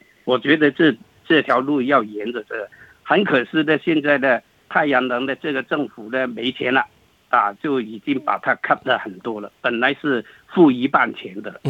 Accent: China; now in Australia

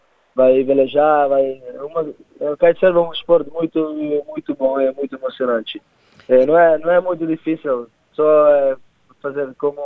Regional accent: Sal, Cape Verde; born there; Sim, onde eu nasci. Eu nasci na Ilha do Sal.

